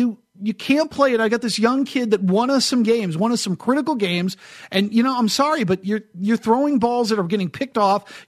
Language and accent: English; New England, United States; I grew up in New England.